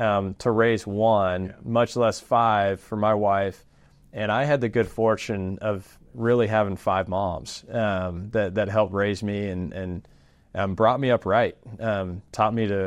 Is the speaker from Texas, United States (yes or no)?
yes; Austin, Texas, United States; We lived in Austin. I grew up in Austin. But when I was 11 years old, my mom had this dream of living on a ranch, living in the country.